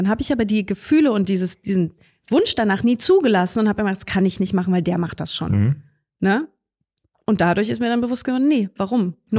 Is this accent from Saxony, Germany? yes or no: yes; Dresden, Saxony, Germany; accent: Saxon; weil ich bin ja Ossi. Also ja. Dresden, ich habe dann so ein bisschen mit sächsischem Dialekt gespielt